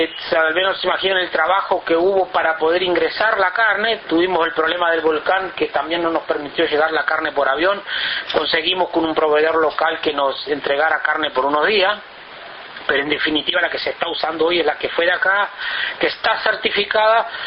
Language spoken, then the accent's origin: Spanish; Uruguay; como uruguayo